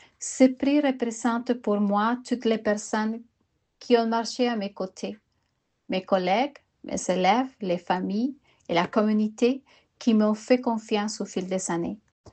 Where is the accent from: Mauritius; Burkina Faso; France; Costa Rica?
Costa Rica; moved away as an adult; now in Canada; Mon parcours en éducation a commencé chez moi, au Costa Rica, où j'ai enseigné les sciences sociales au secondaire ainsi qu'en éducation aux adultes avant d'émigrer au Canada.